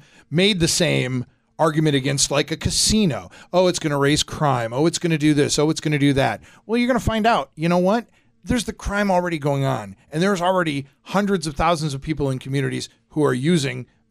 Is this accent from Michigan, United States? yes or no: yes; Kalamazoo, Michigan, United States; See, now, when I was growing up, and I'm from the west side of the state. I'm from Kalamazoo.